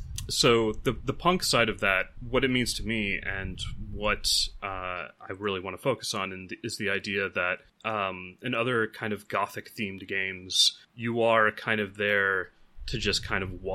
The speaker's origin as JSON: {"language": "English", "country": "United States", "tie": "born or raised there", "said": "It's this real cognitive dissonance just growing up in America, because in all of our history books is the American Revolution."}